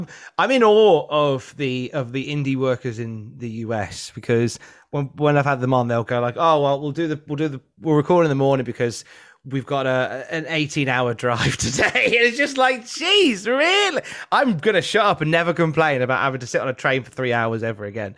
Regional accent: Midlands, United Kingdom; because I'm originally from the Midlands, so it's kind of got no association. It's kind of like border control, so it's neither the north nor the south. And when I moved up here

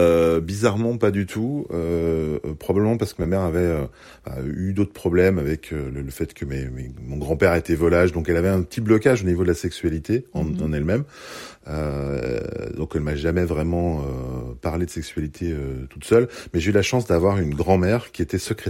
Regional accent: Chamonix, Auvergne-Rhône-Alpes, France; also born or lived in Belgium; donc je suis né en Belgique, ma mère déménage parce qu'elle trouve un travail en France, à Chamonix, donc c'est 800 kilomètres de distance

